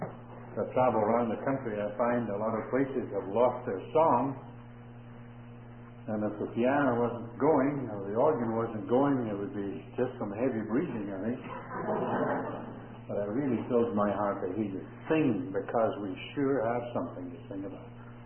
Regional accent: Blantyre, Scotland, United Kingdom; my hometown where I was born, a little town called Blantyre in Scotland, where David Livingstone was born.

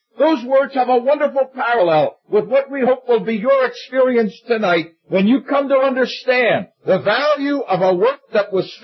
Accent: United States; As an American, I could never forget exactly where I was when I heard that President Kennedy was dead.

